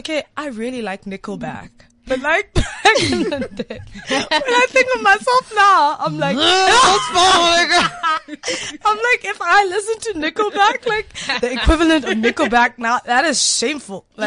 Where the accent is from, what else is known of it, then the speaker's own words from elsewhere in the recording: Durban, KwaZulu-Natal, South Africa; I grew up in Durban, so everyone spoke Zulu. So my parents would try to speak closer to me and teach me closer, but then there was always that confusion. Now I'm doing this English Zulu Xhosa mixture, and it never came together.